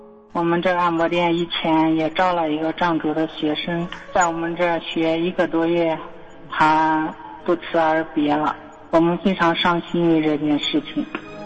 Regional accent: Henan, China; now in Tibet, China; 我是从西藏打过来，我老家是河南省的。我是一个盲人，我在这里做推拿按摩吧。

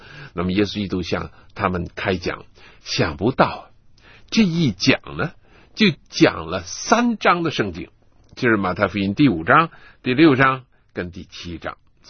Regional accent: China

